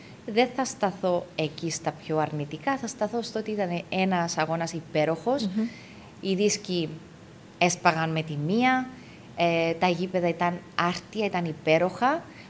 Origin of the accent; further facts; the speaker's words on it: Greece; Νιώθουμε Έλληνες, είμαστε Έλληνες.